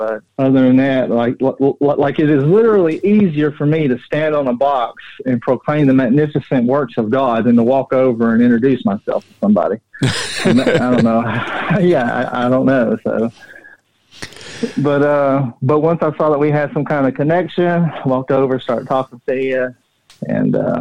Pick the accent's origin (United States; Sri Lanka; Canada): United States; Nashville, Tennessee; I grew up in South Nashville.